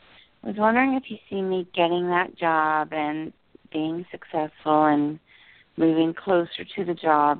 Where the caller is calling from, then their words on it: New Jersey, United States; New Jersey.